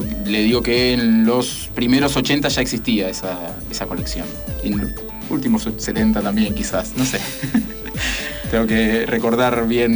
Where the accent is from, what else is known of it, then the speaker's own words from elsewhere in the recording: Buenos Aires, Argentina; Porque la conozco de mis épocas de niño cuando vivía en Caballito y me colaba en la cancha de Ferro